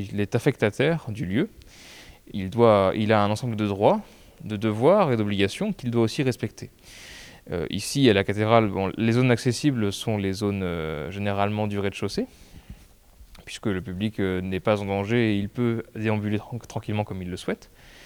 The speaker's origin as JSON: {"language": "French", "town": "Brest", "region": "Brittany", "country": "France", "lives_now": "Quimper, France", "said": "Depuis la fin de mon baccalauréat, je me suis retrouvé à Quimper. Moi, je suis de Brest, Brest même à l'origine."}